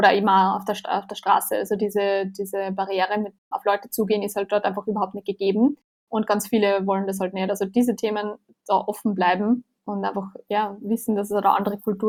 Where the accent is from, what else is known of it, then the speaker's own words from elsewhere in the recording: Austria; das können wir als Österreicher gar nicht